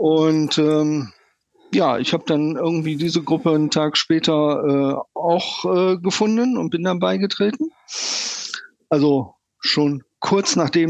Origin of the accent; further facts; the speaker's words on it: Hahn, Germany; ich bin hier in Hahn geboren, 1967, also ein paar Jährchen her. Und eigentlich immer in Hahn geblieben